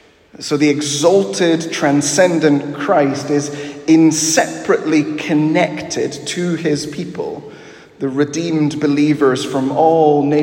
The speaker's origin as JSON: {"language": "English", "country": "Peru", "tie": "born or raised there", "said": "I grew up in Peru, so I instinctively think of the Pope in Rome."}